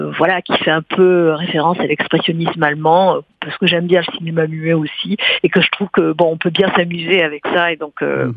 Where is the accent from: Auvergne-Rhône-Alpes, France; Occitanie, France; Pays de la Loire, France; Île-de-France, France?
Occitanie, France; Gourdon; moi, je viens de la campagne, je viens du Lot, dans une petite ville qui s'appelle Gourdon.